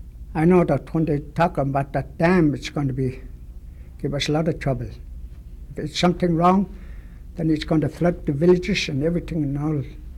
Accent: Alaska, United States; I'm 69 years old now, and I'm Athabaskan Indian from Keokuk River.

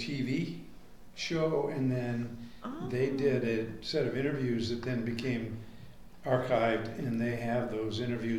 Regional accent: Fairbanks, Alaska, United States; Even though my friends from Fairbanks knew that I was from Fairbanks.

